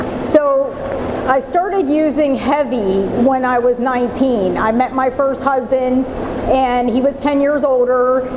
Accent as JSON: {"language": "English", "town": "Pittsburgh", "region": "Pennsylvania", "country": "United States", "tie": "born there", "said": "So I was born in Pittsburgh. I'm second of five."}